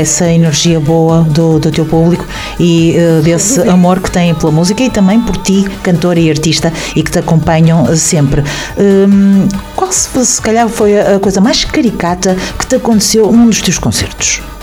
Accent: Póvoa de Varzim, Norte, Portugal; tu em breve vais estar na minha terrinha, por isso eu vou-te ver. Vais estar na Póvoa, não é? Póvoa de Varzim.

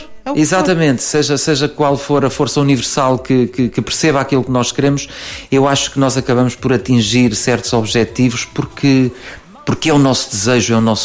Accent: Felgueiras, Porto, Portugal; Então fui trabalhar na minha terra, que é Felgueiras, não é assim tão longe quanto isso

